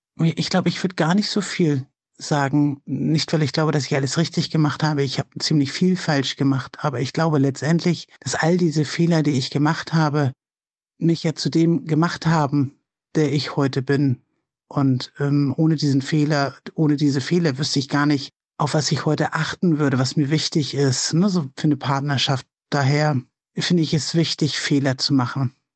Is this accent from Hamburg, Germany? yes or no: yes; Hamburg, Germany; ich komme aus Hamburg, ich bin 53 Jahre alt.